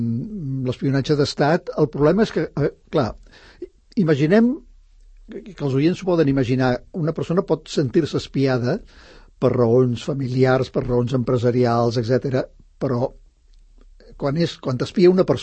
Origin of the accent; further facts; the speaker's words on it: Sant Cugat, Catalonia, Spain; Ara, home, soc de Sant Cugat i, per tant, clar, que em fa il·lusió que es representi a Sant Cugat